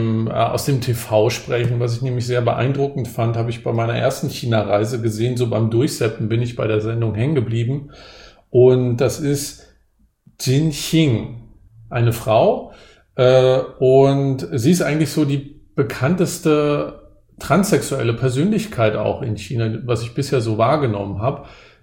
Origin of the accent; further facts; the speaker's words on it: East Germany, Germany; born there; ich wurde ja in der DDR geboren